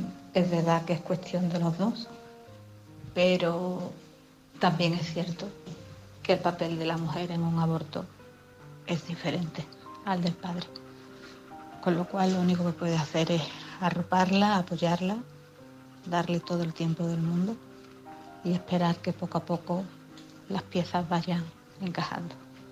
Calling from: Seville, Andalusia, Spain; de Sevilla.

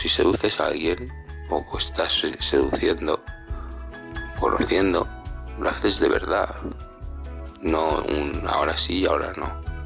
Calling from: Alicante, Valencian Community, Spain; de Alicante.

